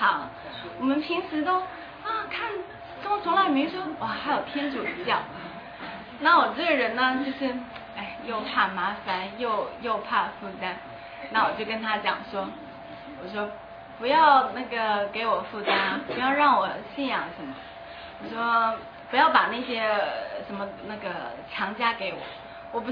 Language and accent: Chinese; Liaoning, China; 那我是来自辽宁，那我们的家呢是满族的发祥地。